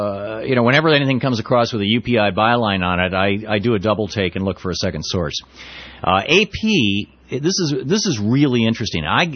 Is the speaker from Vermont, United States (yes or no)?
yes; Montpelier, Vermont, United States; And then I get the Montpelier Times Argus, which is located right here in my hometown.